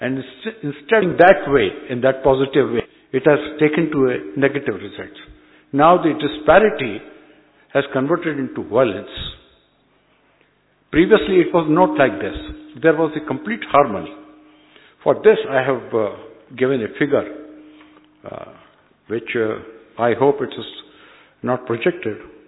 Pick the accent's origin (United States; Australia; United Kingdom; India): India; Agra, Uttar Pradesh; I am from the North India, from Agra.